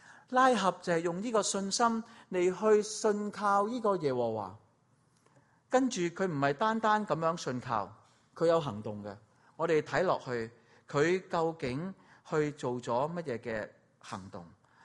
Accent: China; 这个引申到今日我哋中国人嘅传统文化，过新年

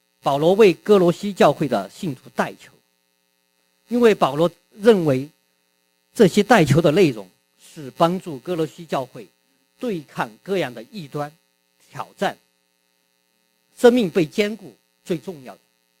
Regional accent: China; 我们中国人常常我们在祝福的时候，我们喜欢用一句话来祝福

